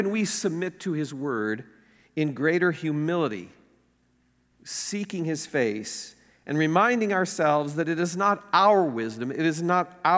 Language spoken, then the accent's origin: English; Chicago, Illinois, United States; You know, I come from Chicago, which is not always the nicest town.